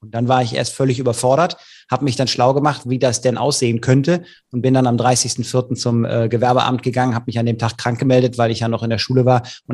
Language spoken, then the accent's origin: German; Leverkusen, North Rhine-Westphalia, Germany; Ich komme ja aus Leverkusen